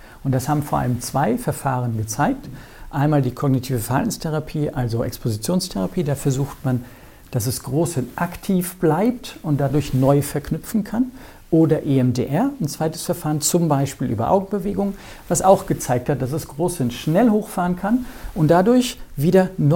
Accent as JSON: {"language": "German", "town": "Ramstein", "region": "Rhineland-Palatinate", "country": "Germany", "tie": "born or raised there", "said": "in dem Fall von Rammstein war es so gewesen, es war so wichtig, weil es ja in meinem Heimatort passiert war"}